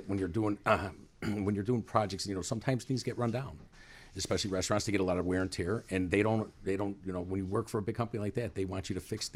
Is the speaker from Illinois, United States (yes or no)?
yes; Elmwood Park, Illinois, United States; I grew up in a town just west, right of there, right close by him, in Elmwood Park.